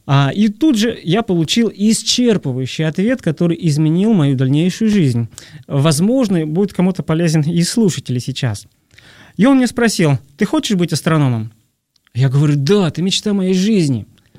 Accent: Trans-Urals, Russia; now in Moscow, Russia; И я, приехав из Зауралья, сдал документы, сдал экзамены все

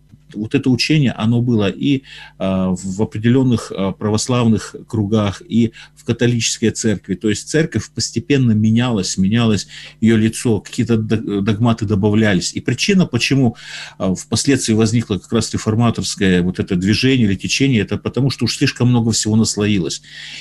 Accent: Russia; я же рос России, в Советском Союзе еще, потом в России

